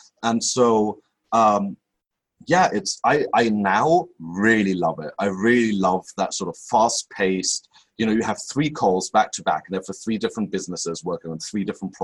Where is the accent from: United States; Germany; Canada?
Germany; Berlin; I'm German, right? So I grew up in Berlin.